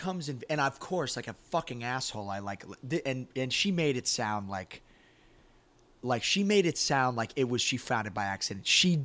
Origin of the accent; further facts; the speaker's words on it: Boston, Massachusetts, United States; I'm from Boston. So she flies back to Boston and she calls me